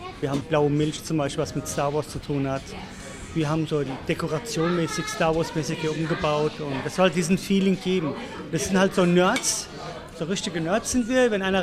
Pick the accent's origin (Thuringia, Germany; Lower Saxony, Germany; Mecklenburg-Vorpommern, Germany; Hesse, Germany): Hesse, Germany; Offenbach; born there; Als gebürtiger Offenbacher